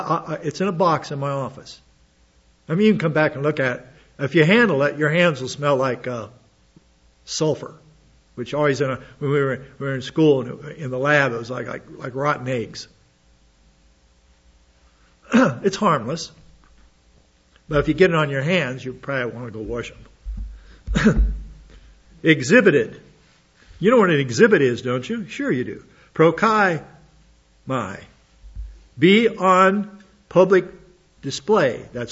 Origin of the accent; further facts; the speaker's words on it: Hot Springs, South Dakota, United States; We did a virtual tour of my hometown, Hot Springs, South Dakota.